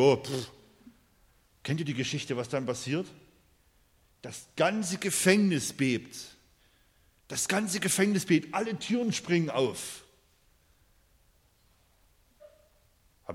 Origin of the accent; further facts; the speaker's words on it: Saxony, Germany; Also zähle ich als Erzgebirgler 1 und 1 zusammen.